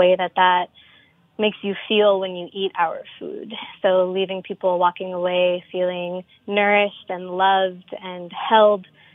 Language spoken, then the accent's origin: English; New York, United States; Yeah, so my family is from Punjab in India. Although I was born and raised here in New York